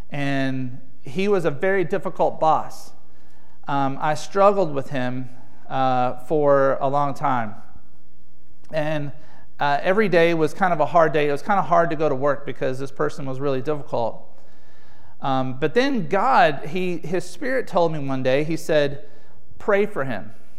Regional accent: Huntsville, Alabama, United States; back in my hometown, Huntsville, we had this panoply of the arts.

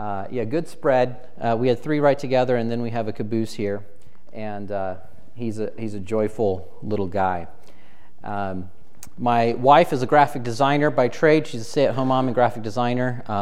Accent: Midwest, United States; also born or lived in Southwest, United States; I grew up in the Midwest. I've also lived in the Southwest.

